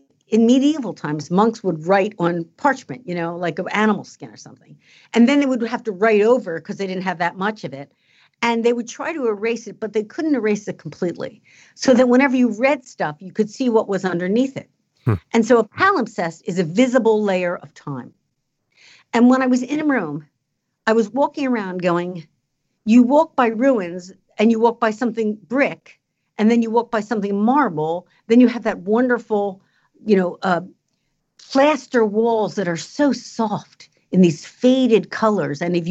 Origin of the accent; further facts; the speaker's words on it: United States; and I'm Italian American, so I kind of identify.